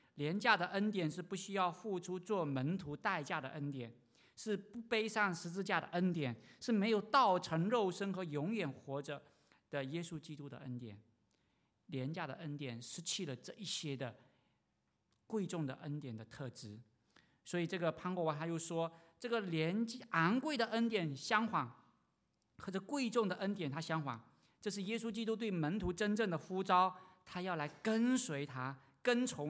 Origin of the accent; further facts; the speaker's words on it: China; now in Rochester, United States; 因为我是大陆来的一个背景，又是传道人